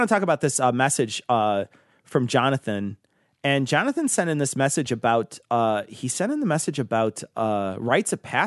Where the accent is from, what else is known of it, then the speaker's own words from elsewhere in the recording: Manitoba, Canada; When I was in the bakeries in Italy and France, I told them I was from Manitoba.